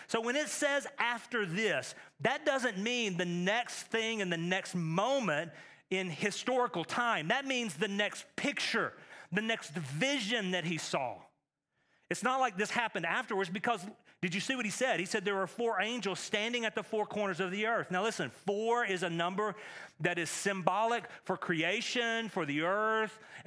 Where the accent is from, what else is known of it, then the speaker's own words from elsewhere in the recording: Texas, United States; I'm from Texas. That's much like a brand.